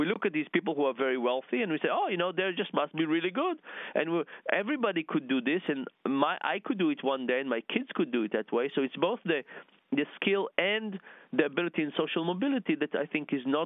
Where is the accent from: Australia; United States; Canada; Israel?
Israel; So I grew up in Israel where taxes are very high